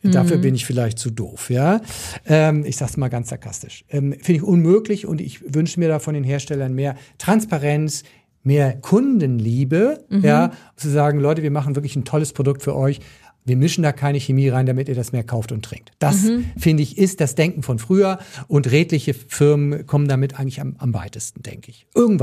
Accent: Northern Germany, Germany; Ich komme ja aus Norddeutschland

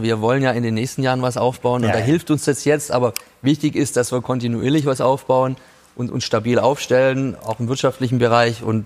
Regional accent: Swabia, Germany; Über sowas mache ich mir als Schwabe gar keinen Gedanken.

